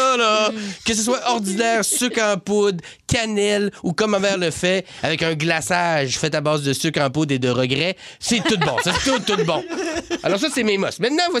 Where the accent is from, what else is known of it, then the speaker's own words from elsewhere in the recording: Quebec, Canada; je viens du Saguenay.